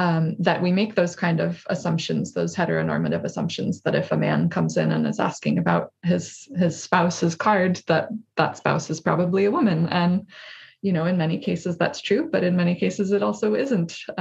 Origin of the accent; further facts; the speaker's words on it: United States; now in Norway; I'm American, as you can hear. I've been in Norway for 6.5 years now.